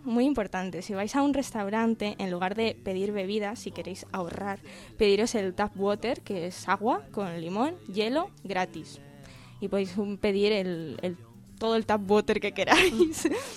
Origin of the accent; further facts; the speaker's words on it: Spain; yo soy muy de España, porque como en mi casa, en ningún sitio he comido